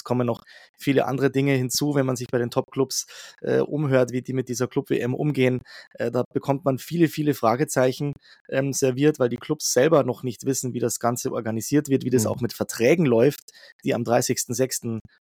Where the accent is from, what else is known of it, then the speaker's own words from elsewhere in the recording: Rosenheim, Bavaria, Germany; Und ich komme ja aus Rosenheim